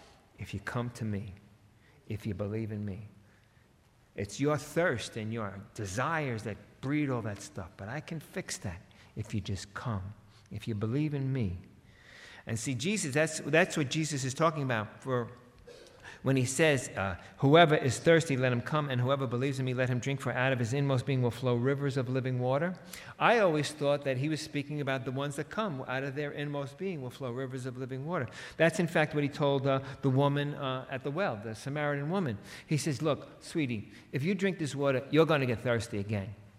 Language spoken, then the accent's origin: English; New York, United States; accent: New York; I know my New York accent, that makes it sound funny, right?